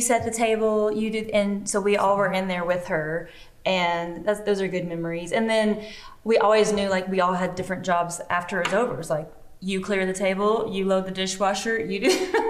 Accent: Alabama, United States; And I am from

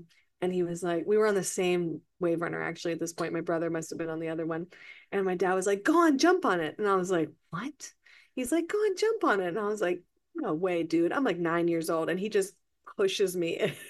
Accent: Florida, United States; also born or lived in New Orleans; So I'm from New Orleans, but I grew up on we had a house in a nature preserve on the panhandle of Florida.

